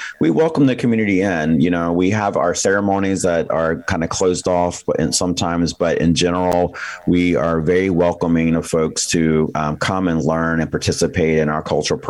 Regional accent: the South, United States; I'm Native American, so a lot of my work focuses there. I happen to be from the South, and my tribe has a long history, the Lumbee tribe

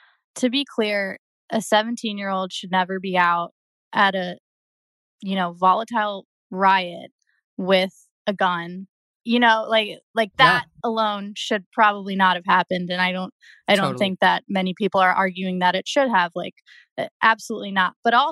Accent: New York, United States; I didn't do anything because I'm from New York. Like, I am not a gun person.

